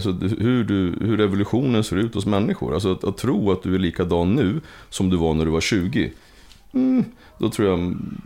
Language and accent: Swedish; Uppsala, Uppsala County, Sweden; Nej, jag är född och uppväxt i Gottsunda.